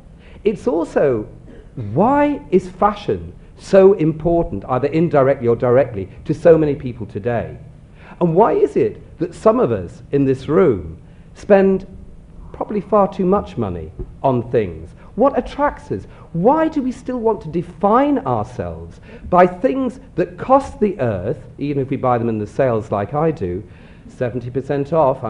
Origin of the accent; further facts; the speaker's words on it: Manchester, North West England, United Kingdom; I grew up in Manchester. For some of you, it means nothing. For me, it meant Kendall Milnes, the Harrods of the North.